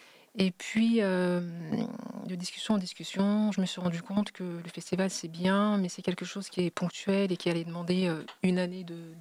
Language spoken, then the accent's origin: French; Paris, Île-de-France, France; moi, je suis née à Paris, j'ai vécu mes 38 premières années en région parisienne.